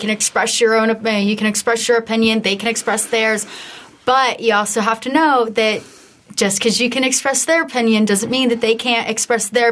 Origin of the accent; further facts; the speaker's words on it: United States; I still consider myself an American. Like, I don't try to distance myself from what I am. I am an American.